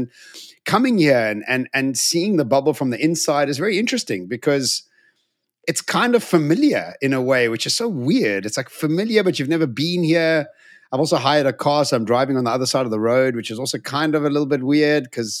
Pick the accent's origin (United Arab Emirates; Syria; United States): United Arab Emirates; Dubai; whenever I tell people in America that I'm from Dubai